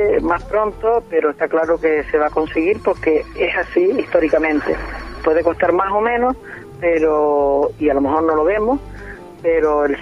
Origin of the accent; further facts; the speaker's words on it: Canary Islands, Spain; Soy canario, porque es mi tradición, es lo que llevo en los genes, lo llevo de nuestra historia